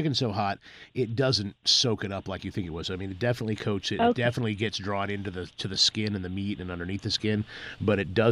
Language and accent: English; Washington, District of Columbia, United States; born there; So I am not from Louisiana. I was born in D.C. My whole family is from the South, from Winston-Salem, North Carolina, and from Lexington, North Carolina.